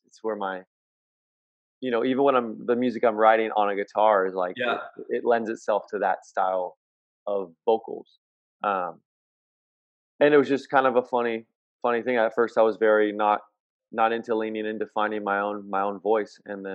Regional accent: California, United States; Like, I grew up in Orange County.

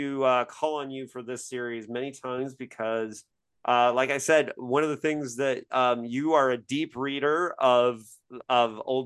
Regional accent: Bloomington, Indiana, United States; the book release party is going to be at the Monroe County History Center in Bloomington, Indiana, my hometown, the day before the solar eclipse that's happening on April 8th.

